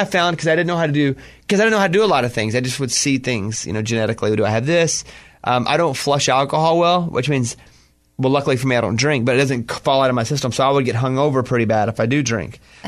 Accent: Arkansas, United States; Yeah, I am from Arkansas.

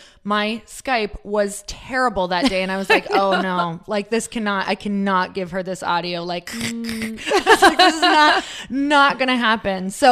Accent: Midwest, United States; I'm from the Midwest, and it's kind of like, we don't think with our bodies there.

